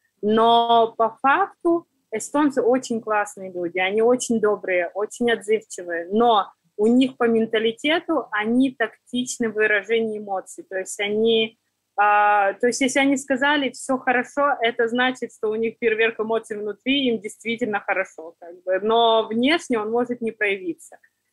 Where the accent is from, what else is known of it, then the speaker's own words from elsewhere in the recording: Siberia, Russia; now in Estonia; Я сама из Сибири, где очень люди нараспашку, душой очень просты.